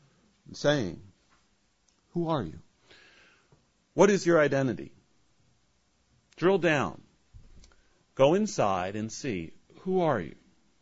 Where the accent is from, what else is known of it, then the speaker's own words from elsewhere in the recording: Ireland; I'm Irish, so I think of that several times.